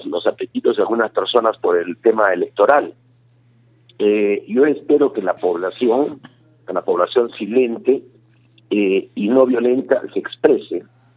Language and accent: Spanish; Arequipa, Peru; Ya no solamente somos los arequipeños